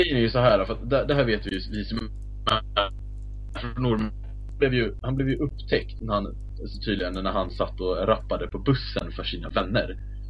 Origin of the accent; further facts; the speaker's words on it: Orminge, Stockholm County, Sweden; Alltså, jag är från Orminge